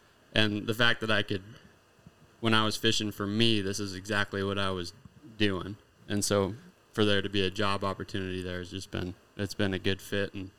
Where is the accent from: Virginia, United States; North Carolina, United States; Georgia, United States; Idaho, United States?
Idaho, United States; I'm from Idaho originally